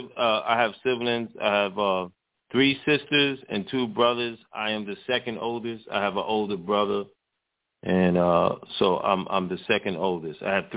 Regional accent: Bronx, New York, United States; I'm 49 years old. I was born and raised in the Bronx. I was born, in fact, Bronx Lebanon Hospital in the Bronx. So I'm from this community which I reside in.

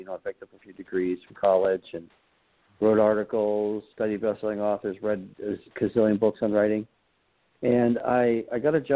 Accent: Erie, Pennsylvania, United States; I grew up in Erie, Pennsylvania, to a blue-collar family

